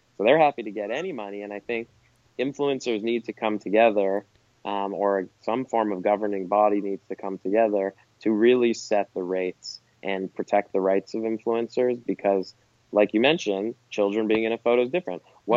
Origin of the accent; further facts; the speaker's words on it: Canada; Or even if you think of, as a Canadian, the hockey, hockey, NHL